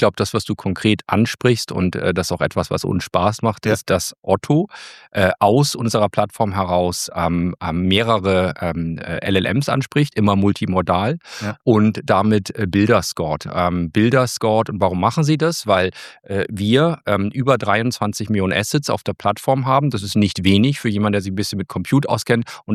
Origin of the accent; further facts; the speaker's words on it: Hamburg, Germany; accent: Hamburg; ich komme aus Hamburg, das hört man in meiner Mundart.